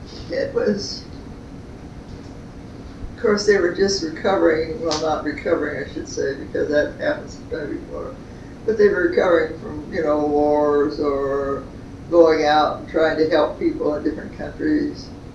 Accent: Albany, Oregon, United States; born there; now in Portland, United States; I was born in Albany, Oregon, but I've lived in Portland, Oregon since 1943.

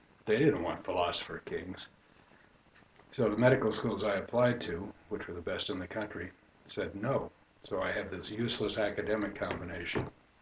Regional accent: Utah, United States; Well, primarily, as I mentioned, I grew up in Utah, which is not exactly the locus of wine knowledge in the United States.

